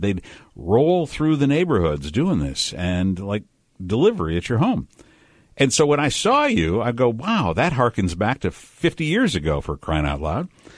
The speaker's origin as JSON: {"language": "English", "town": "Detroit", "region": "Michigan", "country": "United States", "tie": "born or raised there", "said": "I remember growing up in Detroit."}